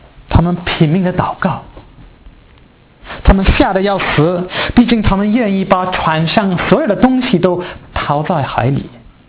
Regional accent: United Kingdom; Chinese is a second language; 我们英国人绝对不行了。

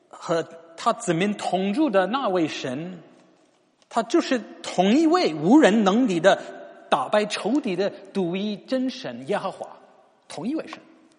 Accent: United Kingdom; Chinese is a second language; 反正我们英国人会想到野营旅行，或者音乐节，或者婚礼婚宴所使用的大帐篷

